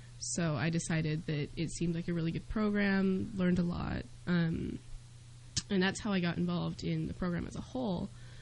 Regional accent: Salt Lake City, Utah, United States; I'm from Salt Lake City, Utah.

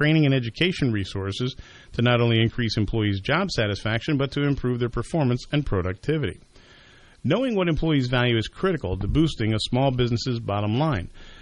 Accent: Bridgewater, United States; I think it was for mayor in my hometown of Bridgewater.

